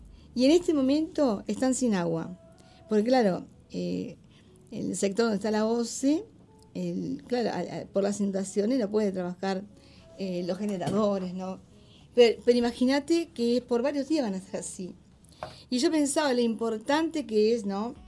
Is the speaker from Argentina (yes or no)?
no; Uruguay; estamos como uruguayos con el corazón muy conmovido